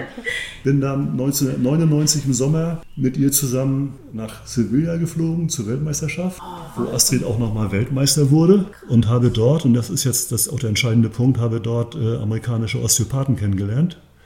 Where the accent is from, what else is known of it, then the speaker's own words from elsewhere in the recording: Grevesmühlen, Mecklenburg-Vorpommern, Germany; haben wir dann den Umzug klar gemacht, hierher in meinen Heimatort, hier in Grevesmühlen, wo jetzt auch die Praxis ist.